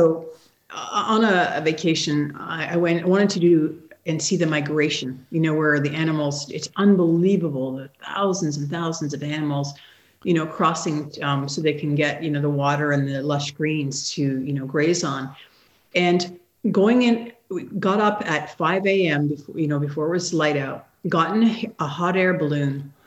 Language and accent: English; Canada; born there; I'm Canadian by birth, but my father worked in telecommunications, so we lived all over the globe.